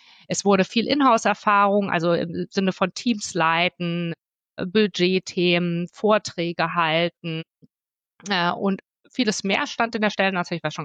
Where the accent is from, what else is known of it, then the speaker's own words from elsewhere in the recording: Hesse, Germany; now in Cologne, Germany; wir kommen beide aus Nordhessen